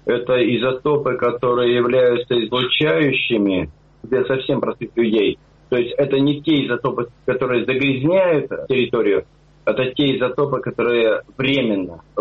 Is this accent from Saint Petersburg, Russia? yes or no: no; Severodvinsk, Arkhangelsk Oblast, Russia; я, коренной северодвинец